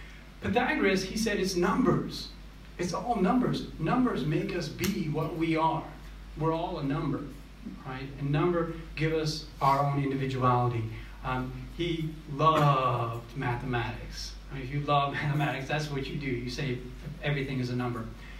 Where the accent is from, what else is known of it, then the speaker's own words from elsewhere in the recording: United States; now in Australia; And, you know, I come from the United States. You probably noticed from my accent.